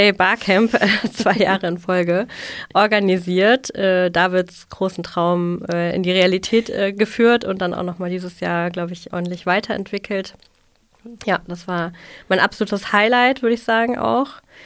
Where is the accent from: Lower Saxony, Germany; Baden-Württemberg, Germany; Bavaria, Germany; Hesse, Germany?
Hesse, Germany; Wiesbaden; Eine total schöne Altbauwohnung hier im tollen Wiesbaden, in meiner Heimat auch.